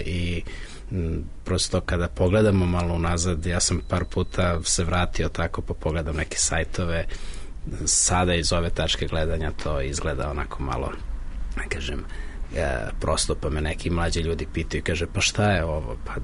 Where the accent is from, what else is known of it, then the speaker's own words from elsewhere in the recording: Kraljevo, Šumadija and Western Serbia, Serbia; ja sam rodom iz Kraljeva, pa sam 98. godine napravio prvi internet service providing van Beograda, to je bio Tron Internet u Kraljevu.